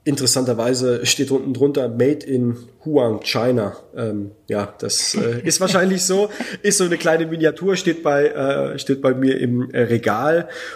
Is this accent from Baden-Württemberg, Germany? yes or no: yes; Heidelberg, Baden-Württemberg, Germany; Das war, als in Heidelberg, in meiner Heimat und Geburtsstadt, Nazis demonstrieren wollten